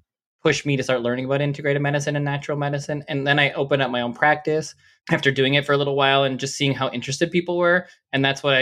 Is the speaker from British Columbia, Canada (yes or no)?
no; Toronto, Ontario, Canada; I grew up in Toronto, so nothing against Florida